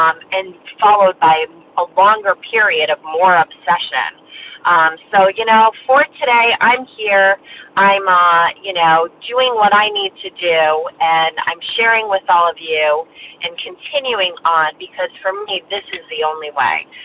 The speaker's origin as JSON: {"language": "English", "region": "Massachusetts", "country": "United States", "said": "from Massachusetts"}